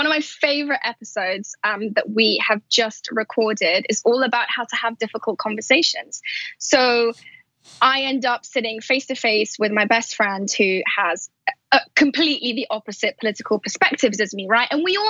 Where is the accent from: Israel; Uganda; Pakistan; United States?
Pakistan; also born or lived in Saudi Arabia / Afghanistan; I grew up in Pakistan, I grew up in Saudi, I grew up in Afghanistan